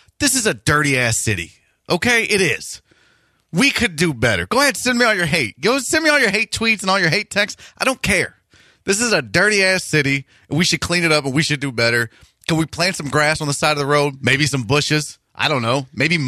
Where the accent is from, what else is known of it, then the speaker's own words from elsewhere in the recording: Texas, United States; Like, I'm native Texan. I've never been to the state fair.